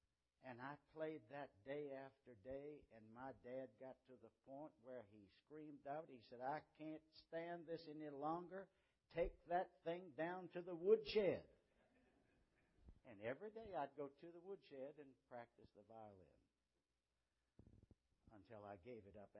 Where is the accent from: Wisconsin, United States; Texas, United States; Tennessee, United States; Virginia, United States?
Virginia, United States; Richmond; I got a call from a family in Richmond, my hometown, about a brother whose funeral I was supposed to preach.